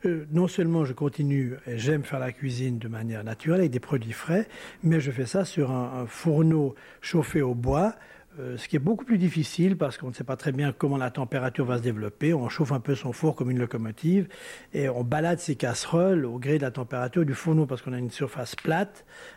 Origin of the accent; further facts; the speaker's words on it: Montreux, Vaud, Switzerland; je viens de Montreux, Suisse